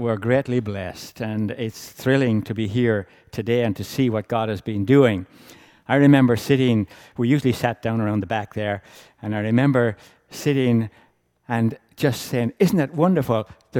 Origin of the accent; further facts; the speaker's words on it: Ireland; accent: Irish; my accent is Irish, or kind of, I don't know what it is now, but just for those who don't know where I come from, save you worrying about that all the time. I come from Southern Ireland